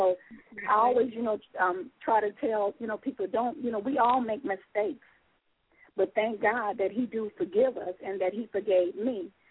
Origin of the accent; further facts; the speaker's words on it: Hattiesburg, Mississippi, United States; also born or lived in California; So I was raised in Hattiesburg and California, and I would go back and forth up into the 10th grade.